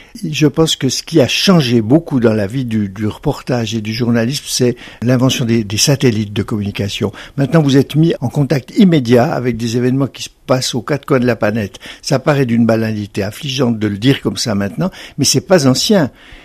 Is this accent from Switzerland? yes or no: yes; Delémont, Jura, Switzerland; Quand j'étais enfant ici à Delémont